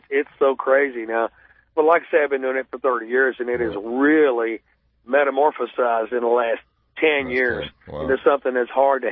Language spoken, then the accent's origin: English; Texas, United States; born there; I was born here in Texas